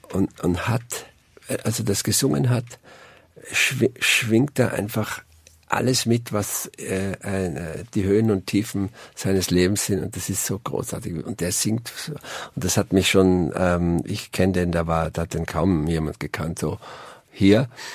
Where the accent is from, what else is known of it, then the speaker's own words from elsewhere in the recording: Tyrol, Austria; born there; Also geboren bin ich da im Wiebtal in Igels und Wiebtal und zwischen Brenner ist das, also zwischen der Staatsgrenze, zwischen Brenner und Innsbruck.